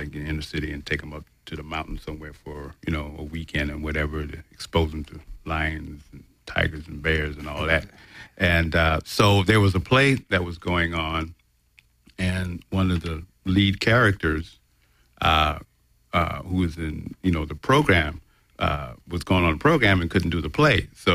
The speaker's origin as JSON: {"language": "English", "region": "Connecticut", "country": "United States", "tie": "born or raised there", "said": "Well, growing up, I grew up in Connecticut"}